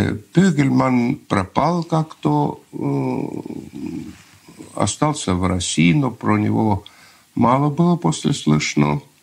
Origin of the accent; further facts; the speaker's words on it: Estonia; когда я сказал, что я эстонец